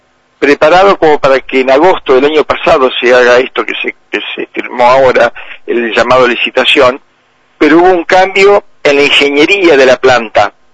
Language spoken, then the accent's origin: Spanish; Entre Ríos, Argentina; yo, que tengo 68 años, tenía 8 años y mi padre era el jefe de la planta depuradora de mi pueblo, que es un pueblo insignificante en el medio del monte entrerriano